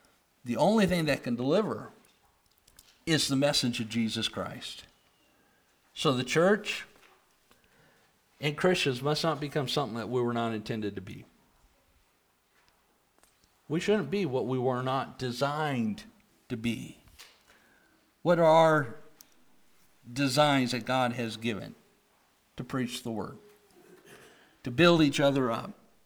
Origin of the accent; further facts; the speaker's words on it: United States; yeah, I'm an American.